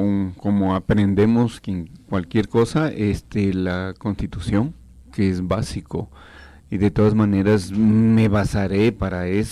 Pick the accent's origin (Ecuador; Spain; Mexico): Ecuador; Quito, Pichincha; Yo soy de los tratos de abajo. Yo nací en San Juan, bajé a vivir con mis padres trabajadores en San Roque. Soy sanroqueño, agradezco esa vida.